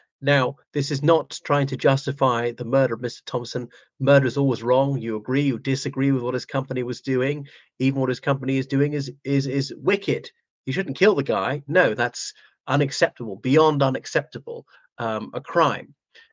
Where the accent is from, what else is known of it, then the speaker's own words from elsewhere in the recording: Ireland; from Ireland.